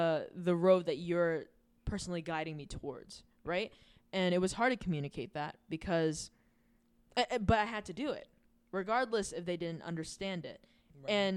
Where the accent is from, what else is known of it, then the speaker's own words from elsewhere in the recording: United States; And as an American, I was just like, and as an American, I'm kidding.